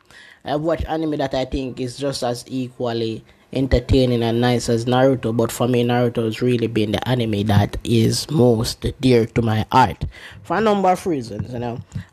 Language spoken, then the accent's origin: English; Jamaica; I'm from Jamaica, you know.